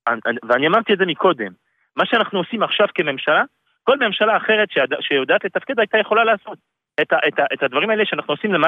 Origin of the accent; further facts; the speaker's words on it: France; Hebrew is a second language; now in Israel; אני בא מצרפת, כפי שאתה שומע.